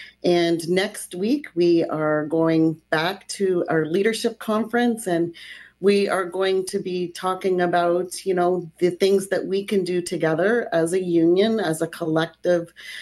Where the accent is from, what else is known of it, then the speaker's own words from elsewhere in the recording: Windsor, Ontario, Canada; I'm an education worker. I'm from the Windsor Essex area.